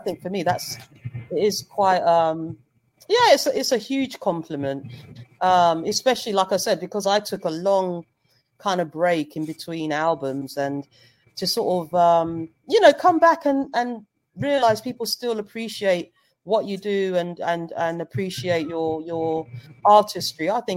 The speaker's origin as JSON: {"language": "English", "country": "Zambia", "said": "because I'm from Zambia, so that's where my folks are."}